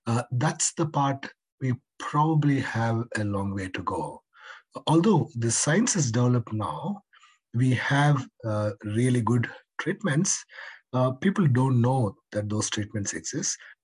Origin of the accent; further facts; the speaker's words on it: Bengaluru, Karnataka, India; I came from Bengaluru.